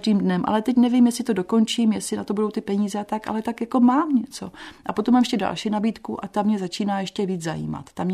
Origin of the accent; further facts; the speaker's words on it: Vsetín, Zlín Region, Czechia; now in Prague, Czechia; Já jsem ze Vsetína odcházela v polovině 90. let, ale vracím se tam pravidelně, musím se tam vracet.